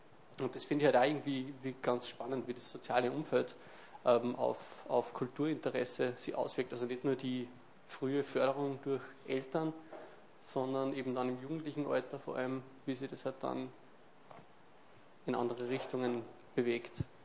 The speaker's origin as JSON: {"language": "German", "region": "Upper Austria", "country": "Austria", "tie": "born or raised there", "said": "also ich bin selber halt aus Helmundsweil im Mühlviertel, bin ich groß geworden."}